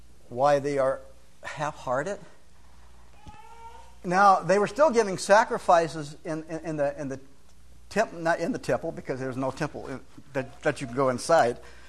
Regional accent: California, United States; I'm from California. And being a retired pastor

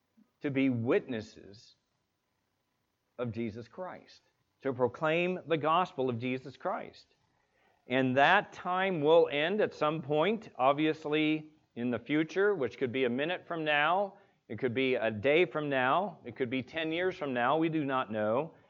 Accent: United States; I would talk too fast because I'm an American, and so I talk fast.

